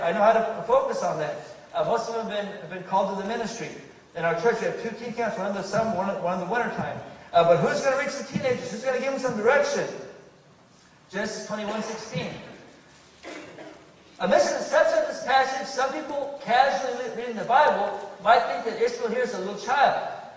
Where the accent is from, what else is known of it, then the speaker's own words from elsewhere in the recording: Chicago, Illinois, United States; born there; I was born in Chicago, as I mentioned briefly in my introduction.